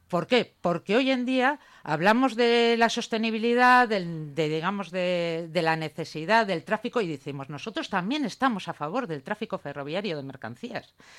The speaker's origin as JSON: {"language": "Spanish", "town": "Barakaldo", "region": "Basque Country", "country": "Spain", "said": "Yo soy de Baracaldo Naturala"}